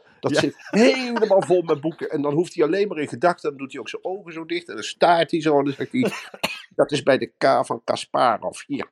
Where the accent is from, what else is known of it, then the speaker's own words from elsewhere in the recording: Arnhem, Gelderland, Netherlands; Dat ken ik wel een beetje als Arnhemmer zijnde.